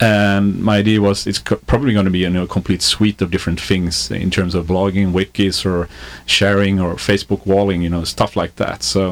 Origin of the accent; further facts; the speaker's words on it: Sweden; English is a second language; I'm from Sweden, so that's, you know, excuse for the accent at least.